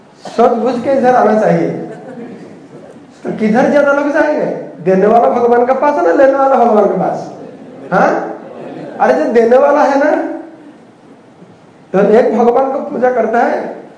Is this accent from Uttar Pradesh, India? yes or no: no; Odisha, India; हाँ, उड़ीसा में, मैं तो उड़ीसा से आया ना